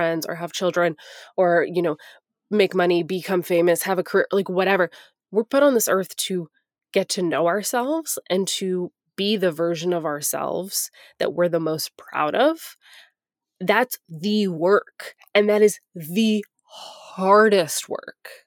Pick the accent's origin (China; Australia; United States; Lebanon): United States; New York; now in California, United States; because I grew up in New York and that was the hardest part for me moving to California